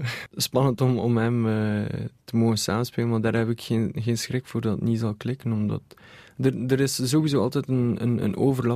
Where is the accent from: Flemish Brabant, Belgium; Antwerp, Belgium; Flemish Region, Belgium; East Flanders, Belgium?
East Flanders, Belgium; Ghent; Maar ik ben ook van Gent